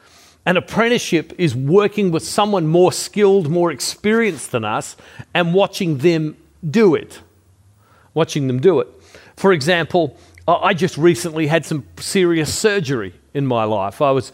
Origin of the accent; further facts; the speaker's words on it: Australia; also born or lived in United States; I go to the United States, spent a lot of time in the United States. Half my life is spent in the United States. And I'm an Australian. And I spent half my life there.